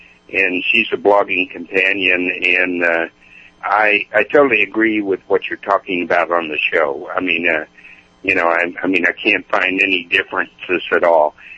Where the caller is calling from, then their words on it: Biloxi, Mississippi, United States; I'm calling from Biloxi, Mississippi.